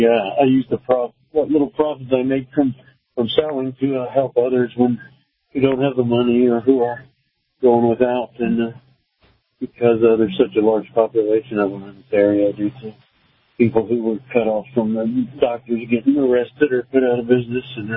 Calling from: Indiana, United States

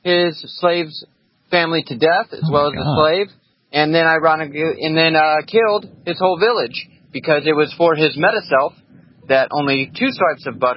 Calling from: California, United States; From Southern California.

